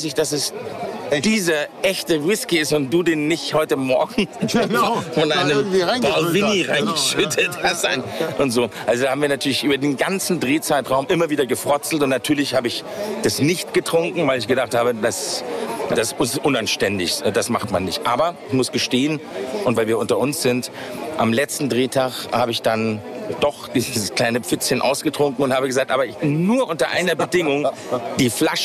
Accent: Munich, Bavaria, Germany; born there; Ja, tatsächlich habe ich schottisch-irische Verwandtschaft und schottisch-irisches Blut. Und bin ein gebürtiger Münchner

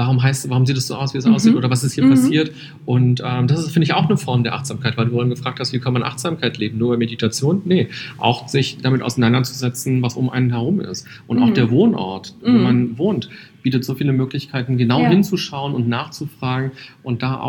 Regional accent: Berlin, Germany; Weil Berlin, ich bin ja Berliner.

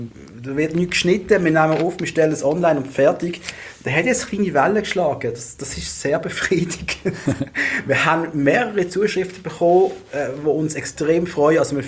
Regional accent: Basel, Basel-Stadt, Switzerland; Ich bin ein Basler

